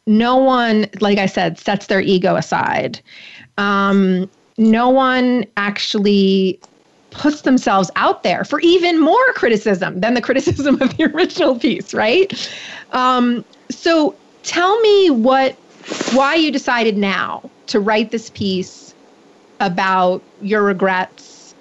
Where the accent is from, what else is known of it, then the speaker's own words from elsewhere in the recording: New York City, New York, United States; when I was a baby dyke growing up in New York City, you were a fucking legend.